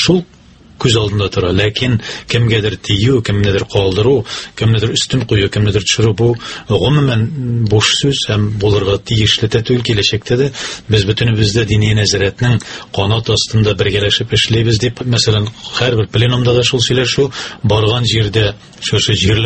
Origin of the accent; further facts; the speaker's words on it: Oly Tarkhan, Tatarstan, Russia; born there; Мин иң беренче үзем туым белән Тәтеш районыннан Олы Тархан деп аталган авылдан белем алуларым